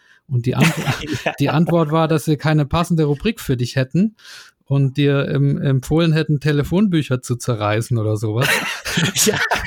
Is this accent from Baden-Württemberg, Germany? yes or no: yes; Nürtingen, Baden-Württemberg, Germany; Plochingen übrigens 5 Kilometer entfernt von da, wo ich herkomme, aus Nürtingen.